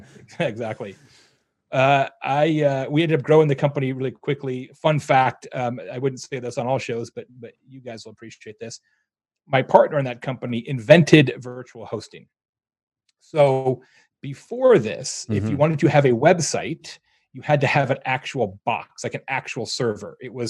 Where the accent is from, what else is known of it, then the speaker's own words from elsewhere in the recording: Arizona, United States; now in Bloomington, United States; I'm from Arizona. Originally, I live in Bloomington, Indiana now.